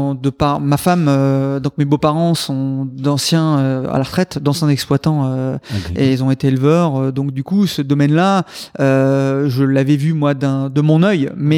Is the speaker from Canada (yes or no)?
no; Hauts-de-France, France; Moi, je suis issu des Hauts-de-France.